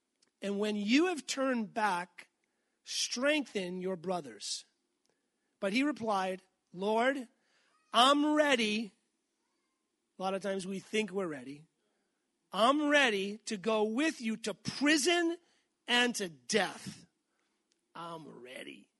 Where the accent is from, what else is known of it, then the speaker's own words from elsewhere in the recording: Massachusetts, United States; because, you know, I'm from Massachusetts. I live less than an hour away from Foxborough.